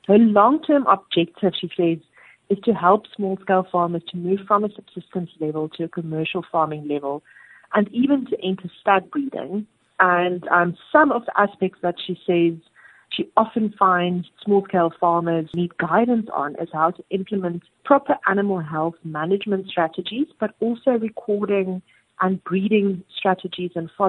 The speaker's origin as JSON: {"language": "English", "town": "Pongola", "region": "KwaZulu-Natal", "country": "South Africa", "tie": "born or raised there", "said": "They are from my hometown, Pongola, in the northern KwaZulu-Natal."}